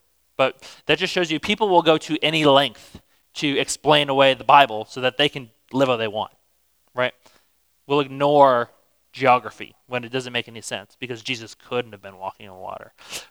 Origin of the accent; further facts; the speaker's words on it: Minnesota, United States; I'm from Minnesota, and I went to school at the University of Minnesota Duluth.